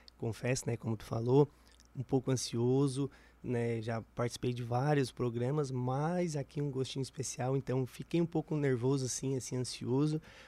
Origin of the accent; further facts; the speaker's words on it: São João do Sul, Santa Catarina, Brazil; Sou lá natural de São João do Sul, filho de agricultores